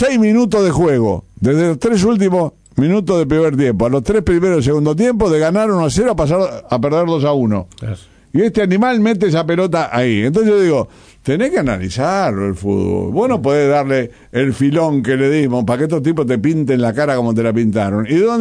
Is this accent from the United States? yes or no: no; Uruguay; a mí me duele horriblemente como uruguayo